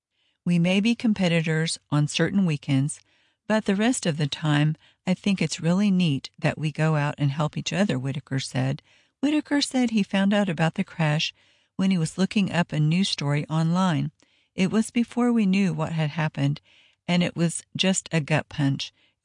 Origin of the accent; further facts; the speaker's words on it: Andrews, United States; I grew up in Andrews, and my mom still lives there.